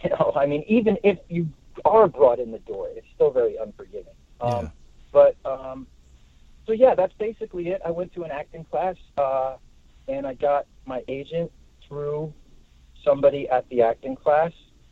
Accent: New Jersey, United States; also born or lived in Queens, New York; I was born in Queens, and then we moved to Jersey when I was like around seven.

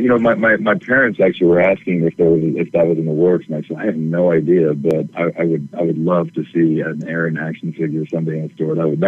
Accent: Fort Collins, Colorado, United States; born there; I was born in Fort Collins, Colorado. Started doing plays in church and Boy Scouts from a very early age.

